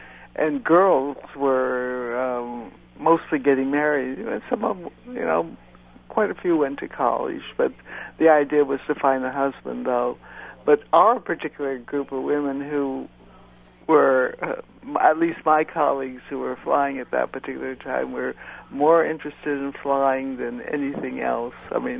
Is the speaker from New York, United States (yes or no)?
no; Berkeley, California, United States; Well, I'm from Berkeley, California, and when I was growing up, the news in the newspapers and on the radio were about flights